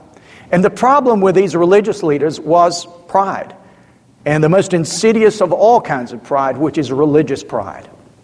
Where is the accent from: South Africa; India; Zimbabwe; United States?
United States; Georgia; now in England; One of the things that came as a shock to me when I moved to England was that, growing up in South Georgia, everybody speaks to everybody.